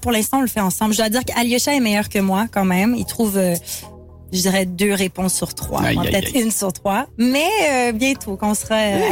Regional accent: Quebec, Canada; Parce que, bon, évidemment, vous le savez, je suis québécoise.

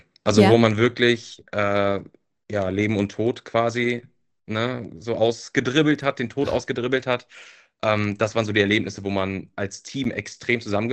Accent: Germany; Aufgewachsen in der Nähe von Hamburg, in so einem kleinen Dorf.

